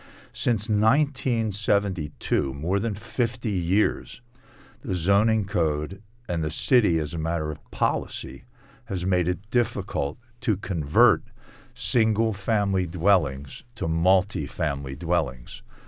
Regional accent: Baltimore, Maryland, United States; and I grew up in Baltimore City. I'm a native Baltimorean. In my neighborhood in Northeast Baltimore, the neighborhood was 95% white.

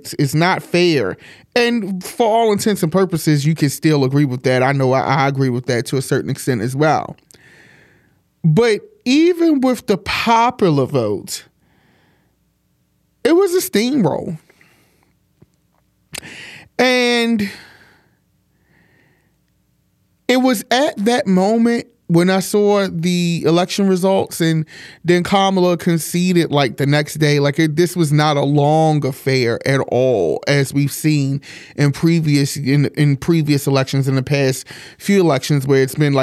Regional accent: Baltimore, Maryland, United States; But election day, at least in my hometown of Baltimore, felt eerie.

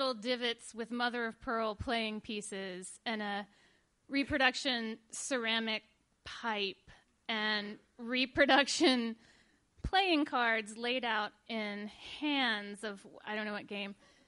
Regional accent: Richmond, Virginia, United States; I'm from the South, if I didn't say that already. I'm from Richmond. And when you're a boy growing up in the South, you often get guns for your birthday

